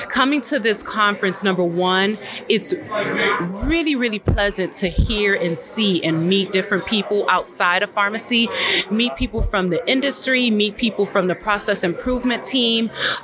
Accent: Florida, United States; I am the Pharmacy Operations Manager at Memorial Healthcare System. I am from South Florida

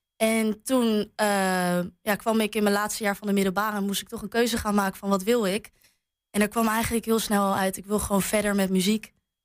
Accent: Gouda, South Holland, Netherlands; now in Enschede, Netherlands

